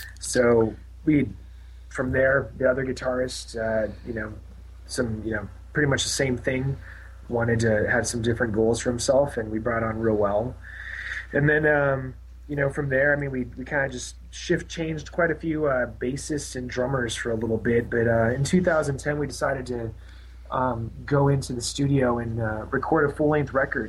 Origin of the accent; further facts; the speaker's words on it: Baton Rouge, Louisiana, United States; actually was raised in Baton Rouge, Louisiana. I've lived here long enough to for sure call it, you know, my hometown, as the rest of the guys as well.